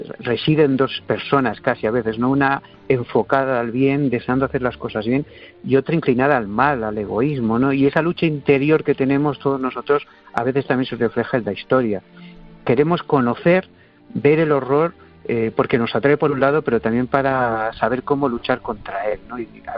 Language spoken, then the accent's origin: Spanish; Madrid, Community of Madrid, Spain; Como madrileño me sentía muy cercano a ella y siempre que la oía me daba cuenta que vivía en esos barrios tan grises